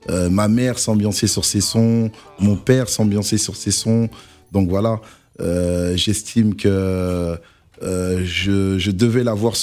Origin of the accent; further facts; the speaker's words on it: Côte d’Ivoire; je suis Ivoirien